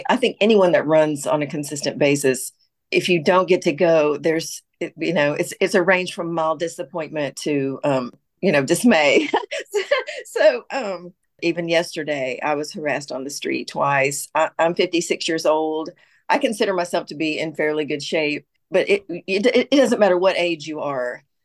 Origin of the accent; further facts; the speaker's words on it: Memphis, Tennessee, United States; now in Chattanooga, United States; I live in Chattanooga, Tennessee. I'm originally from Memphis